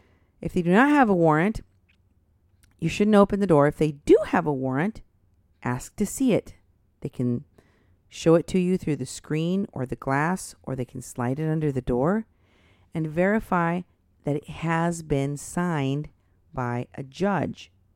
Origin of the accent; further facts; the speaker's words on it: Houston, Texas, United States; I'm appalled that this is going on in my home state.